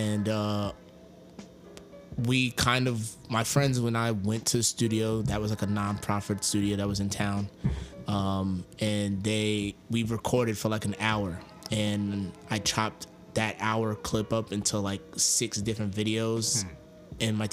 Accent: Yonkers, New York, United States; I'm from Yonkers, New York. I am 29 years old.

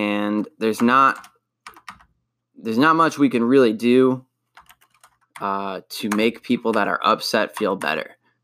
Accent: Cleveland, Ohio, United States; moved away as an adult; now in Boston, United States; I live in Boston now, but I was, you know, born and raised in Cleveland.

